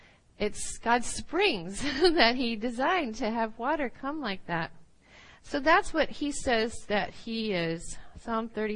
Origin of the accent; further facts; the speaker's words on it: Midwest, United States; because, you know, I grew up in the Midwest, and I loved oak trees.